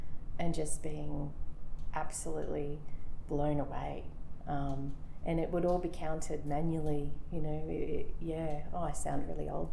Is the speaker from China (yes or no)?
no; Queensland, Australia; Sunshine Coast.